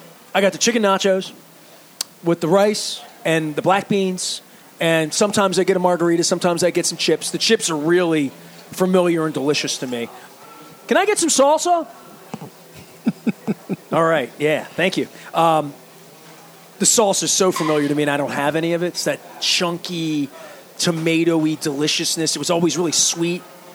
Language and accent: English; Dundalk, County Louth, Ireland; Because I remember growing up in Dundalk